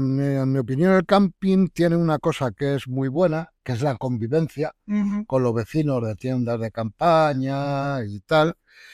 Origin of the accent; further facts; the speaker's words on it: Aranjuez, Community of Madrid, Spain; born there; soy nacido en Aranjuez